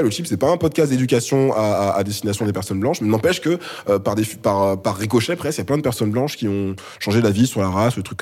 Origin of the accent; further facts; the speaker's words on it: Réunion; Je suis réunionnais.